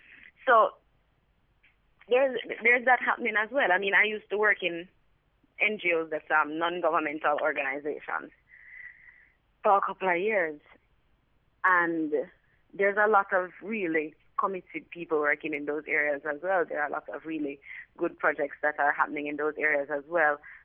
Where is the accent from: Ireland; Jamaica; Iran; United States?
Jamaica; And I never even noticed it as a Jamaican